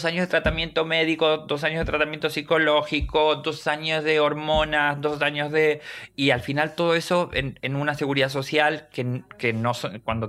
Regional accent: Rosario, Santa Fe, Argentina; born there; Y yo nací en Rosario. Y mis padres no son ni de Rosario. O sea, mis padres, uno era de Santiago del Estero, mi madre, y mi padre era de Entre Ríos. O sea, provinciana.

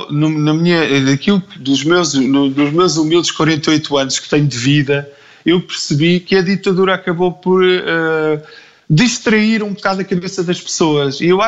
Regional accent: Cascais, Lisbon, Portugal; Não sei, porque eu não sou de Lisboa, eu sou cascalense. Em Cascais sempre houve um bocado a mistura com estrangeiros.

